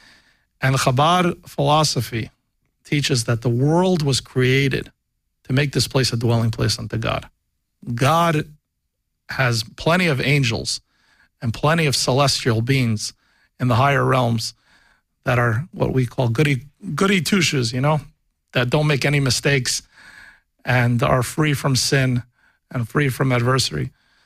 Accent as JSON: {"language": "English", "town": "Long Beach", "region": "California", "country": "United States", "tie": "born or raised there", "said": "I grew up in Long Beach, California, and a wonderful place to grow up, but also quite limited if you're stuck in Long Beach, California."}